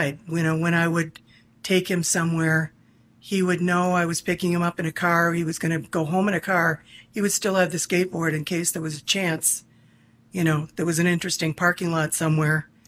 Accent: Kenosha, Wisconsin, United States; born there; I was born in Kenosha, I moved away, came back in 2011, and from that time, we became even closer.

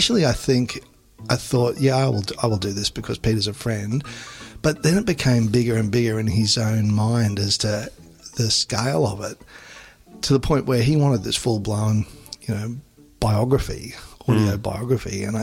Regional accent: Queensland, Australia; Well, as a Queenslander, I've got a bit of a slow drawl

